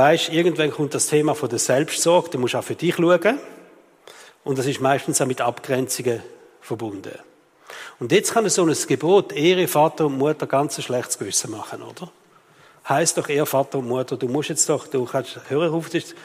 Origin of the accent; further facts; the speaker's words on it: Switzerland; Als Schweizer mit der Stimmberechtigung.